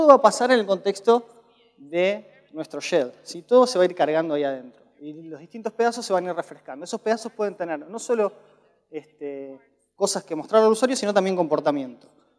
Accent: Buenos Aires, Argentina; yo vengo de Buenos Aires

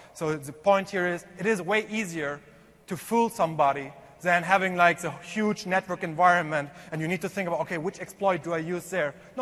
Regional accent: Germany; English is a second language; now in Dubai, United Arab Emirates; Based out of Dubai, originally from Germany, and that's probably the reason for my bad English accent.

